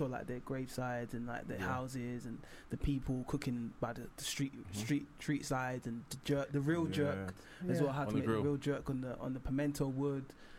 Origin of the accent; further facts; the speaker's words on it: United Kingdom; born there; how we've intertwined as British born boys and with that Jamaican heritage and Caribbean heritage.